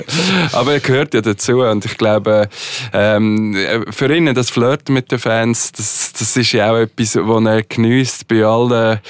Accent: Switzerland; Die grossen Partys, die finden bei uns daheim in der Schweiz statt

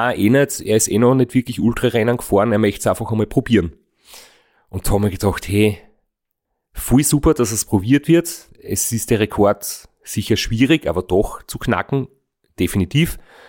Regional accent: Austria; dass ich aus Österreich bin

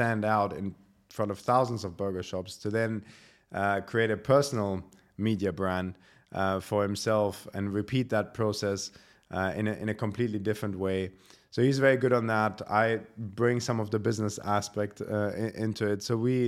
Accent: Germany; moved away as an adult; also born or lived in United Kingdom; I grew up in Germany. I'm half German, half Syrian. I did my studies there. And then once I finished my A-levels, I moved to the UK.

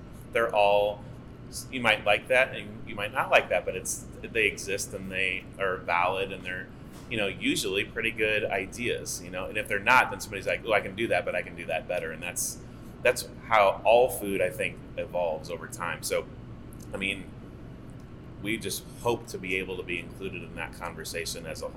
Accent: St. Louis, Missouri, United States; I knew growing up in St. Louis, like I had seen Filipino restaurants come and go growing up through the years.

